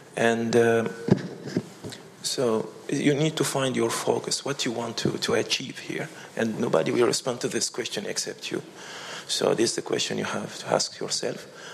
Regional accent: Tunisia; English is a second language; Myself, I'm coming from Tunisia.

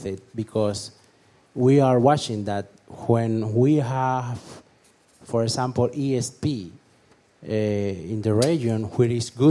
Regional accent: Dominican Republic; English is a second language; I am a fellow, and I'm from Dominican Republic

